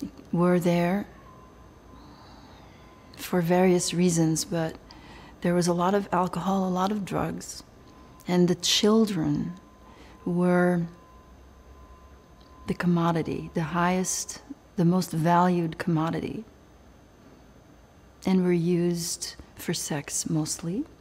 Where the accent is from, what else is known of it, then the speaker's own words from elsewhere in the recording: Belgium; I was raised in Belgium